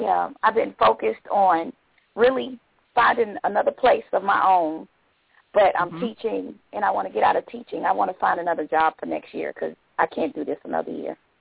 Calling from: Georgia, United States; Sorry, I'm calling from Georgia.

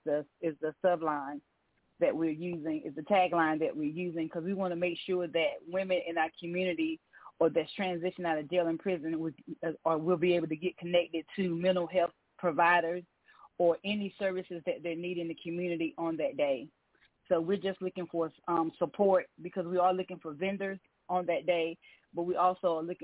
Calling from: Hampton, Virginia, United States; I'm calling from Hampton, Virginia.

